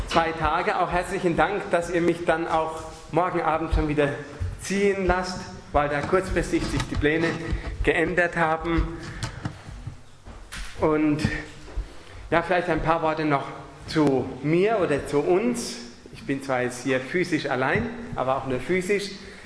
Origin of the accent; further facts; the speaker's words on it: Germany; also born or lived in Russia; now in Austria; ich komme aus Deutschland, aber meine Frau ist Österreicherin, die Kinder haben beides, aber fühlen sich als Österreicher. Und wir waren 16 Jahre lang in Russland gewesen als Missionarsfamilie